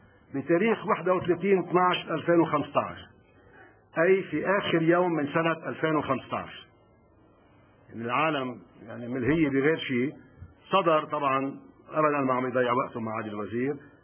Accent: Byblos, Keserwan-Jbeil, Lebanon; مؤكدة على العيش المشترك الذي هو أسلوب حياتنا كلبنانيين عامة وجبيليين خاصة.

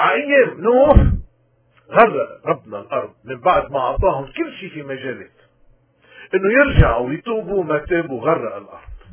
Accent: Lebanon; إذا مشكلتنا اليوم نحن كلبنانيين إنه اللي مهيمنين على قرارنا الديني الكنسي

